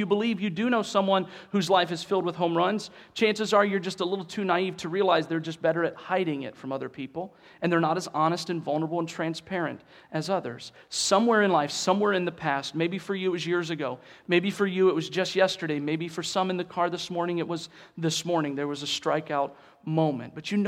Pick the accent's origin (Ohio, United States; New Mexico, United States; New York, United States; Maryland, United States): Ohio, United States; It was about a 16 or 18-hour drive from where I grew up in Ohio.